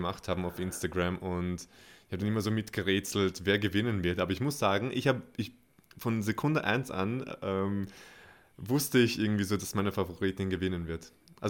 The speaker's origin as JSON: {"language": "German", "country": "Austria", "said": "werden wir mal im besten Licht wieder dargestellt als Österreicher"}